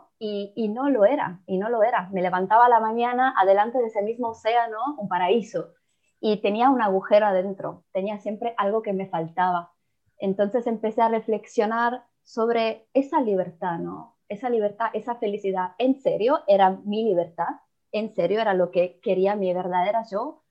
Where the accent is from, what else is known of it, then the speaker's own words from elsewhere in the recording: Rome, Lazio, Italy; Spanish is a second language; decidí de volver a mis raíces, de dejar México y de dejar a mi pareja. Entonces volví a mi casa, que es aquí donde estoy, en las afueras de Roma. Y desde que puse mis pies en mi país, en mi casa